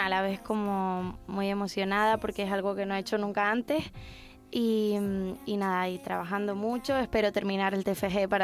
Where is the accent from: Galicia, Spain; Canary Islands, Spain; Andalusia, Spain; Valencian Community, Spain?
Canary Islands, Spain; La Palma; No, además yo soy de La Palma, que es todo paz y tranquilidad.